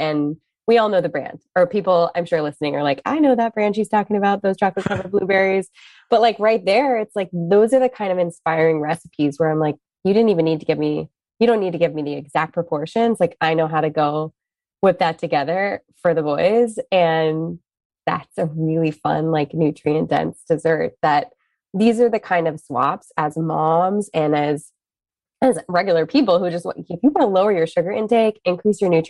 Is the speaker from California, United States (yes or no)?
yes; California, United States; I grew up in SoCal, right? So I didn't have the culinary explosion that you grew up with.